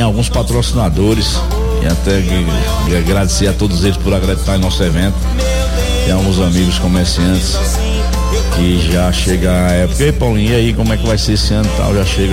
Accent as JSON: {"language": "Portuguese", "region": "Northeast Region", "country": "Brazil", "tie": "born or raised there", "said": "Eu sou da terra do forró, sou nordestino, do sertãozão mesmo lá, e a gente cresceu ouvindo forró."}